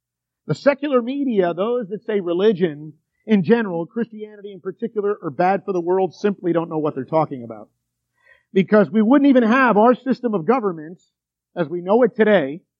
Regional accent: New York City, New York, United States; born there; as a New Yorker by birth, I can tell you, you can't really eat a good big pretzel without salt.

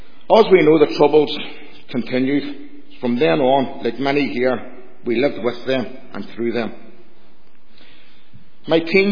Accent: Woodvale, Northern Ireland, United Kingdom; I was born and reared in the Woodvale area, top end of the Shankill Road.

